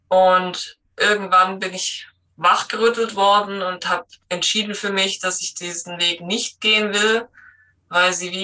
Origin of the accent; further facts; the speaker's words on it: Baden-Württemberg, Germany; komme aus dem Schwarzwald.